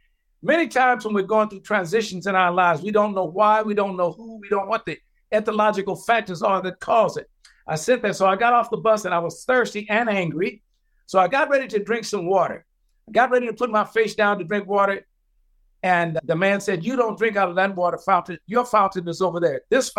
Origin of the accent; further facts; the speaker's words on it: California, United States; also born or lived in Colorado; I was coming from Colorado, having been raised in California, but now I was in Tennessee.